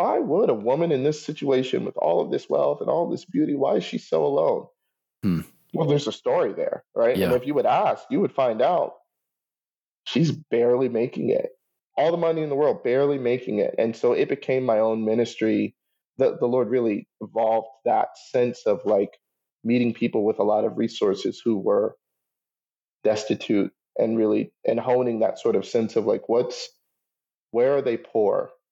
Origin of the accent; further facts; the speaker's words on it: the South, United States; And I'm from the South, so or at least I grew up here, we have homelessness here, but it's nothing like California.